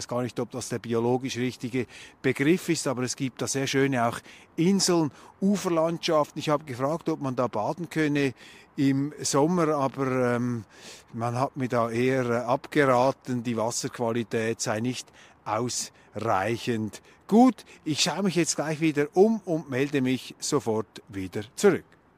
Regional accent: Switzerland; auch mit mir als Schweizer offensichtlich, ging das einigermaßen gut vonstatten.

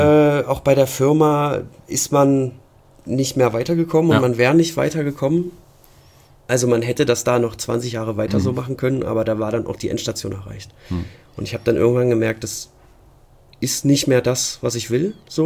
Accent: Lower Saxony, Germany; bei uns in Ostfriesland

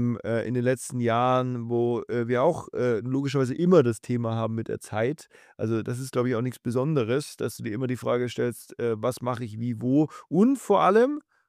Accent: Southern Germany, Germany; ich komme aus Süddeutschland.

